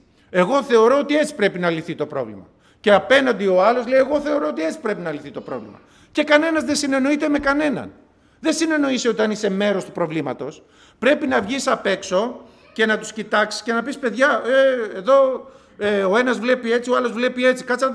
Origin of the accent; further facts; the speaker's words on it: Central Greece, Greece; είμαι από την Εύβοια. Εγώ είμαι από νησί, από την Εύβοια.